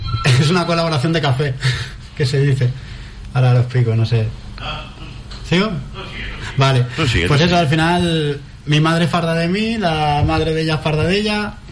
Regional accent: Sant Boi de Llobregat, Catalonia, Spain; Yo de San Boi de Llobregat.

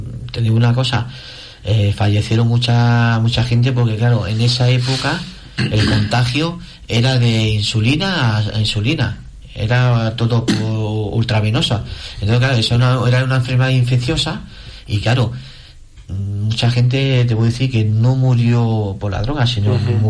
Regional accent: Madrid, Community of Madrid, Spain; si yo voy ahora a mi barrio a Madrid, yo nací en Madrid

